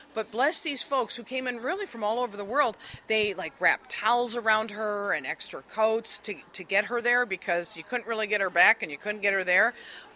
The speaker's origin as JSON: {"language": "English", "town": "Beloit", "region": "Wisconsin", "country": "United States", "tie": "born or raised there", "said": "It's 30 miles from my hometown, which is Beloit, a city I'm very proud of. A lot of industrial roots."}